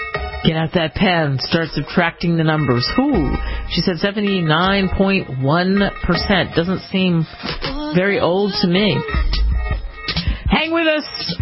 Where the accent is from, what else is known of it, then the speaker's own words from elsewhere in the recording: New Jersey, United States; Growing up in New Jersey, I looked for state counties rather than in New Jersey, and there was a bunch in New Jersey, too.